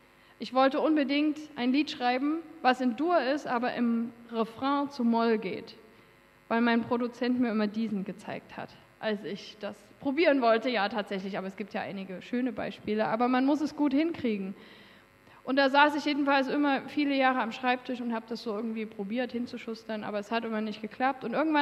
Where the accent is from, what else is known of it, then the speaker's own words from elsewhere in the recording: Dresden, Saxony, Germany; Ich komme aus Dresden.